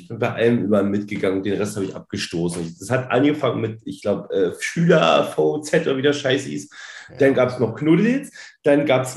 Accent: Saxony-Anhalt, Germany; ich komme näher Magdeburg, Salzwedel.

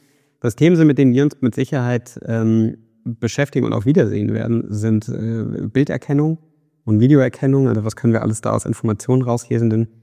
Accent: Frankfurt, Hesse, Germany; ich habe nicht einfach wahnsinnig wenig Schweizer Akzent, sondern ich bin Frankfurter.

